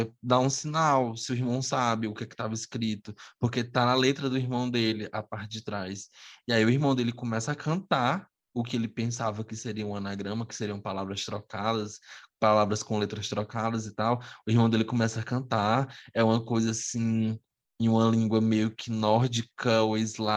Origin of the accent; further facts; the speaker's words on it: Esperantina, Piauí, Brazil; Aqui no Piauí Tem lá em Esperantina, minha cidade natal